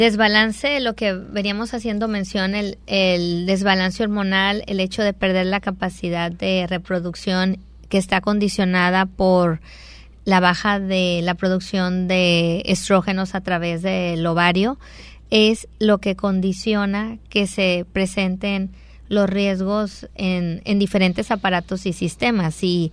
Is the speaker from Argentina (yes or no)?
no; Mexico; Aparte, nosotros como mexicanos